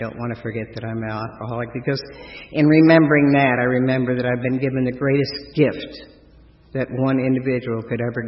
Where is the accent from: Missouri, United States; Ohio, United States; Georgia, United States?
Missouri, United States; St. Louis; I came from St. Louis, and he's from St. Louis.